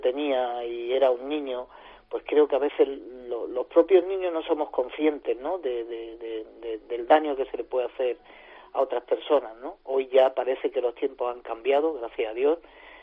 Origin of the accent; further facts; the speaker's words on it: Linares, Spain; Bueno, yo soy de Linares, nacido en Linares, y la verdad es que es una ciudad grande